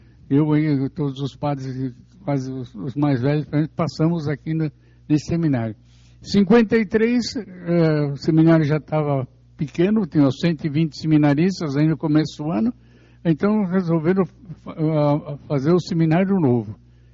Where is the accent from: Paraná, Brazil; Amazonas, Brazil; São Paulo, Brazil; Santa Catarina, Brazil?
Santa Catarina, Brazil; Blumenau; born there; eu nasci em Blumenau e não era cidade de coisa, mas quando eu vim para cá, gostei de trabalhar na terra